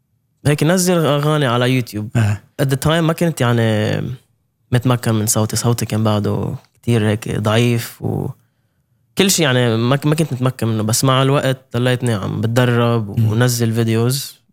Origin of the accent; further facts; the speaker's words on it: Beirut, Beirut Governorate, Lebanon; also born or lived in Ukraine; now in Norway; ف انا ربيت ببيروت بعدين بعد الحرب بلشت حرب تموز نقلت انا وامي على اوكرانيا لفتره